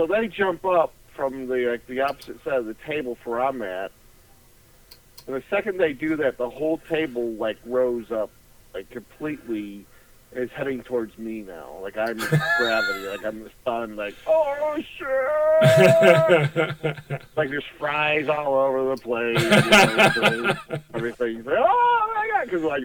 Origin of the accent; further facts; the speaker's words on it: Indiana, United States; We're from Indiana.